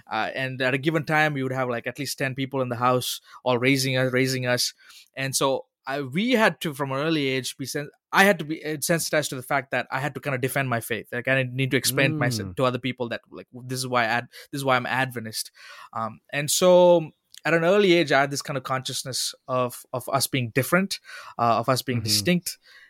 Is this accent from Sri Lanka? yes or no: yes; Sri Lanka; also born or lived in Oman; Even growing up in Sri Lanka and Oman, the moment where something comes up, like a new hit or a new single in the billboards, we got it in Oman. We got it in Sri Lanka.